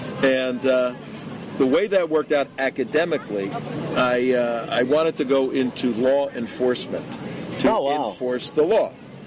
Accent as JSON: {"language": "English", "town": "Newark", "region": "New Jersey", "country": "United States", "tie": "born or raised there", "said": "Italian guy, Christian guy, from New Jersey, Newark, New Jersey originally."}